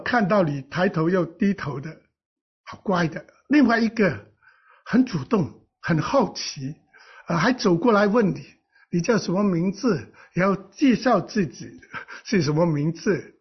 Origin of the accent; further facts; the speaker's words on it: China; 我们中国的孩子很多都是爸爸妈妈说叫伯伯，叫爷爷，都是唯唯诺诺的。所以我们是在这种打压的环境长大的